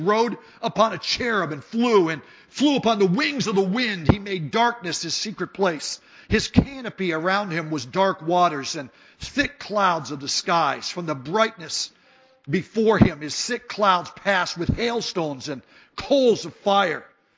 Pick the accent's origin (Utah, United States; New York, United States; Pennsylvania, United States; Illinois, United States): Pennsylvania, United States; born there; I live in Pennsylvania. I was born in Pennsylvania.